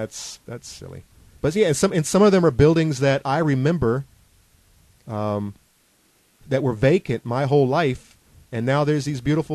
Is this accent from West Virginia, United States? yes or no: no; Gainesville, Florida, United States; what was going on in my hometown, Gainesville, Florida.